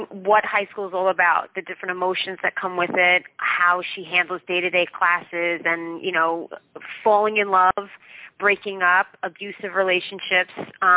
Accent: New Jersey, United States; I'm a true Jersey girl. I mean, I love New York City. I'm only about 20 minutes away from New York, so I have the best of both worlds. I have New Jersey and New York, but growing up in New Jersey has always been a lot of fun, and it's home.

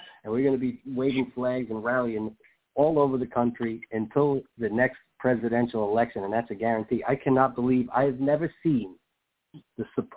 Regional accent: New York, United States; When I was a kid growing up in New York, when you went into Manhattan, you had to hide your gold change.

